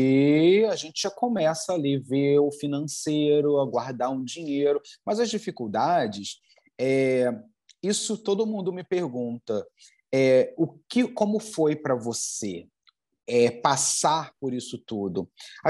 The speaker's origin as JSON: {"language": "Portuguese", "region": "Rio de Janeiro", "country": "Brazil", "said": "Bom, eu vim do Rio de Janeiro e aqui eu encontro culturas diferentes dentro do Brasil"}